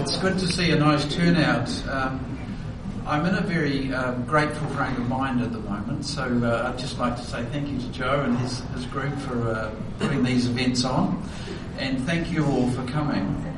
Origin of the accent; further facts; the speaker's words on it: South Island, New Zealand; I grew up in the South Island, but my father grew up in Kihikihi during the Depression.